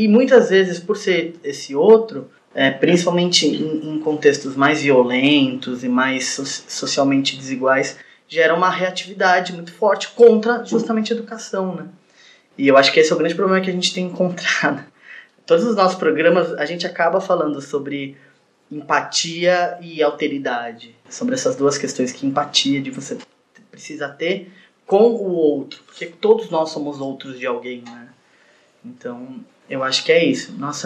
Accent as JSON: {"language": "Portuguese", "town": "Santos", "region": "São Paulo", "country": "Brazil", "said": "sou de Santos, então..."}